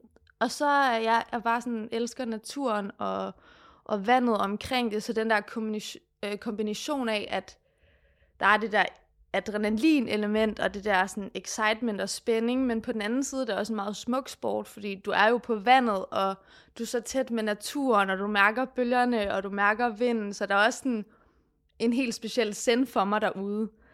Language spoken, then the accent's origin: Danish; Aarhus, Central Denmark Region, Denmark; jeg kommer fra Aarhus